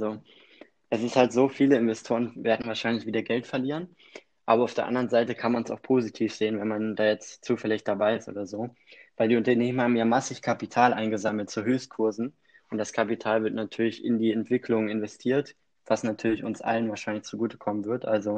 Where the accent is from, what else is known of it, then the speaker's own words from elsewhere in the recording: Lower Saxony, Germany; Ich komme aus Niedersachsen